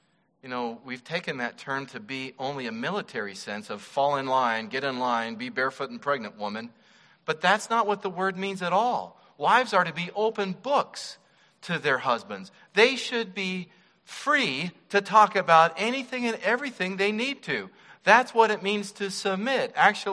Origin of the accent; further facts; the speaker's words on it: Wyoming, United States; When I was growing up and I was a little kid in the Missouri Synod Lutheran Church I was born and raised in Wyoming, women weren't allowed to vote.